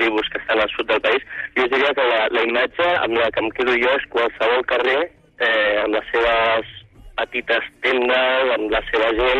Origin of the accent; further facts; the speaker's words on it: Barcelona, Catalonia, Spain; jo que soc de Barcelona i altra gent.